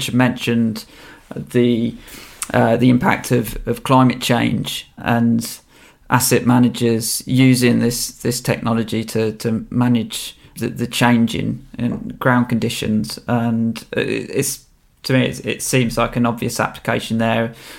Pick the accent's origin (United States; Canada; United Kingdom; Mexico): United Kingdom; Leamington Spa, West Midlands; born there; not far from where I was born in Leamington Spa, so it's just down the road from there.